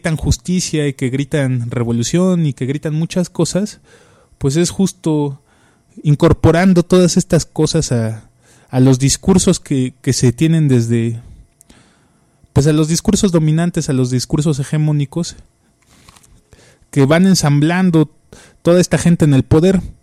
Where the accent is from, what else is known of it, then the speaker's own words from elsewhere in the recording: Mexico; pero bueno, nosotros somos mexicanos y también apreciamos su bonito ritmo